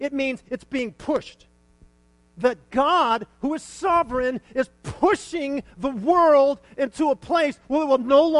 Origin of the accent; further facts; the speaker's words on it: Las Vegas, Nevada, United States; You travel anywhere in the world and you tell them from Las Vegas and they respond the same way.